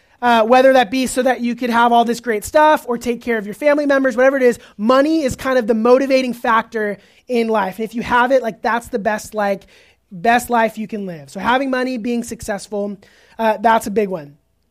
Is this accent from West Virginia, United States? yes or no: no; Orange County, California, United States; I grew up in Orange County, where the ocean was right there. I could surf all the time.